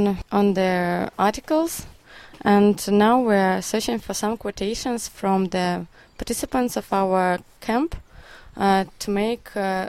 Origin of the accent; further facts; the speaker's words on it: Russia; I'm from Russia.